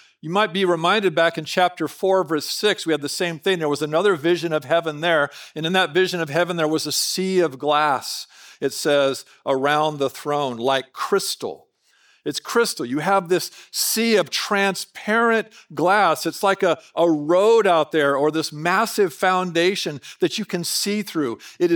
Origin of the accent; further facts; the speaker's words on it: Oregon, United States; When I was growing up in Southern Oregon, we'd go water skiing all the time